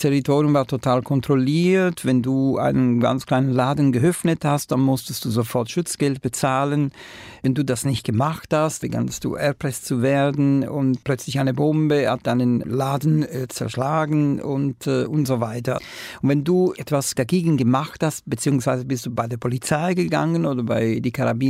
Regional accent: Palermo, Sicily, Italy; German is a second language; Ich verbringe 2 Wochen Weihnachten, Neujahr immer in meiner Heimat und 10. Januar war ich das letzte Mal, ja.

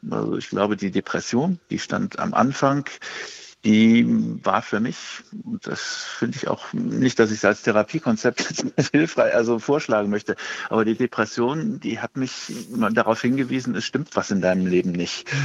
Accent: Cologne, North Rhine-Westphalia, Germany; now in Berlin, Germany; Bin aus Köln weggegangen, bin nach Berlin gekommen und muss sagen, also Berlin wollte ich früher nie hin und es ist einfach eine geniale Stadt.

